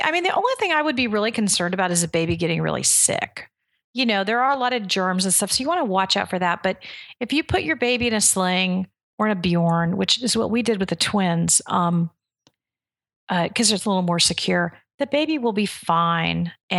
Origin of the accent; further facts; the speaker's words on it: Long Island, New York, United States; Maybe it's because I'm from Long Island, and I appreciate that tri-state area honesty.